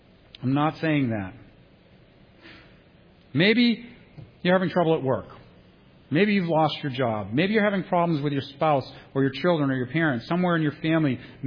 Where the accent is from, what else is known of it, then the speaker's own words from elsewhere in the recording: Massachusetts, United States; now in New Hampshire, United States; I came from Massachusetts. I found a break in the wall. I got my family out as soon as we could, right?